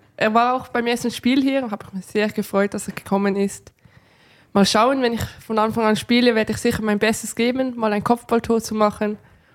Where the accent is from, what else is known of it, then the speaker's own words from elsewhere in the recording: Switzerland; now in Potsdam, Germany; Für mich war es keine große Umgewöhnung, weil auch in der Schweiz, teilweise in der Schule, mussten wir